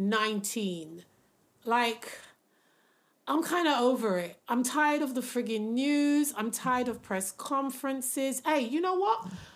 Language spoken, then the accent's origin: English; Jamaica; not my people, guys. I'm a Jamaican citizen as well, all right?